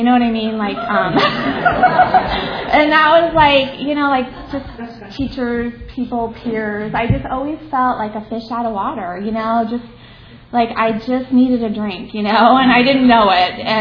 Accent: Chicago, Illinois, United States; born there; I was born in Chicago, Illinois. And, you know, I'm the oldest of three children.

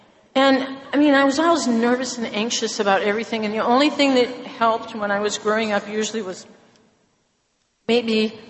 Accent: Vermont, United States; I'm from Vermont.

